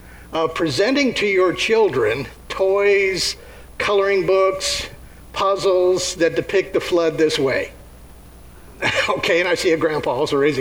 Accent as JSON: {"language": "English", "town": "Los Angeles", "region": "California", "country": "United States", "tie": "born or raised there", "said": "I grew up in Los Angeles, and I remember in public school there we would have air raid drills."}